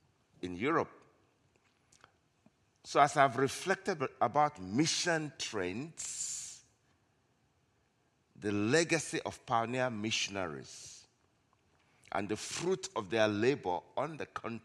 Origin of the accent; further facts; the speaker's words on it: Nigeria; also born or lived in Zimbabwe; I'm originally from Nigeria, spent many years there doing ministry, then about 9.5 years in Zimbabwe